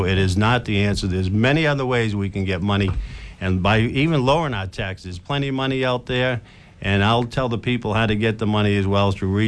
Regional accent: Brockton, Massachusetts, United States; I was born and raised in Brockton.

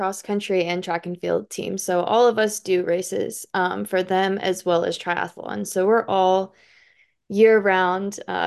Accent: Florida, United States; But I grew up in Florida, so I was always swimming in the ocean, always doing open water swimming.

